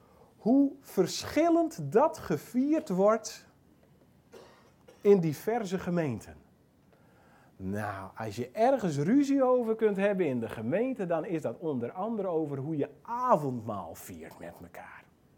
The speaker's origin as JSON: {"language": "Dutch", "region": "Friesland", "country": "Netherlands", "said": "Nou, sorry, ik ben een Fries, kan er ook niks aan doen."}